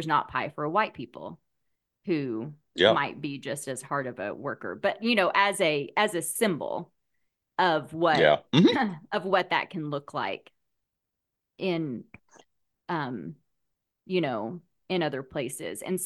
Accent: Oklahoma, United States; But I grew up in Oklahoma, so I'm like, so here, 12 years of school, public school in Oklahoma.

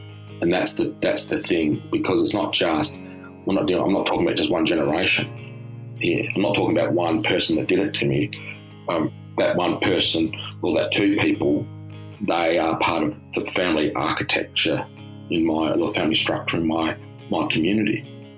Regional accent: Mount Gambier, South Australia, Australia; born there; I live in Adelaide. I was born in Mount Gambier, South Australia.

